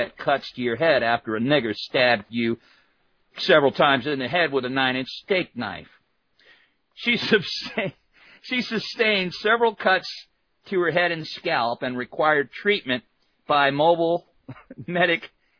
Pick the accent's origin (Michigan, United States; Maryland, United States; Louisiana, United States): Michigan, United States; Detroit; especially growing up in Detroit.